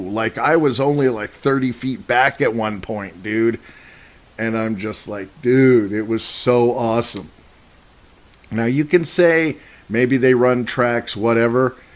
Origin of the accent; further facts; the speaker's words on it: Reno, Nevada, United States; also born or lived in Eugene, United States / Portland, United States; You know, I was born in Eugene. I lived in Eugene. That's my home. I was raised here in Reno my whole life. This is my home. And I lived in Portland for 14 years.